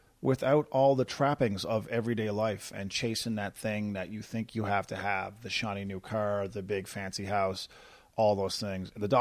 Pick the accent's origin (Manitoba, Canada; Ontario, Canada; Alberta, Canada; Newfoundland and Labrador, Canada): Newfoundland and Labrador, Canada; Corner Brook; also from my hometown of Corner Brook, Newfoundland